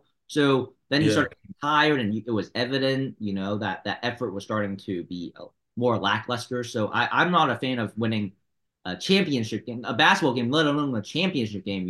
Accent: Kansas, United States; I'm a city boy that loves the suburbs, right? Growing up in Kansas

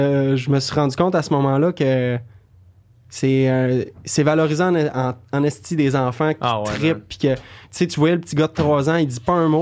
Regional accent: Quebec, Canada; Mais tu sais, j'ai grandi en Beauce, puis en arrière de chez mes parents, c'est un grand terrain, ensuite une clôture, puis un champ dans des vallées avec des chevaux.

